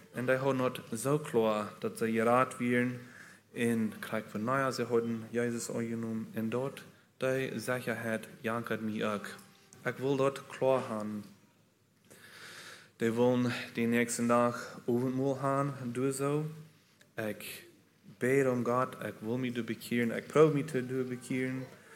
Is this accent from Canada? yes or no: yes; Leamington, Ontario, Canada; also born or lived in Mexico; Ich bin in Mexiko geboren, aber hier ganz hier in Ontario, in Leamington, abgewachsen.